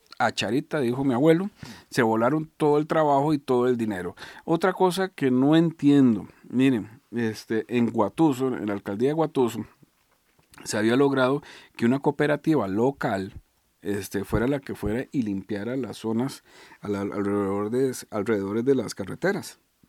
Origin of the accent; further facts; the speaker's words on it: Costa Rica; Y otra cosa que también como costarricense siempre me pregunto